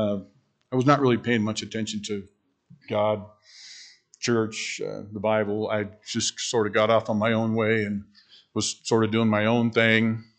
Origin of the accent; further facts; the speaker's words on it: Colorado Springs, Colorado, United States; I grew up in Colorado Springs. Mom and Dad moved there in 1964 when I was 6 months old. I grew up there, went to high school there, and then went off to college in Gunnison at Western State College.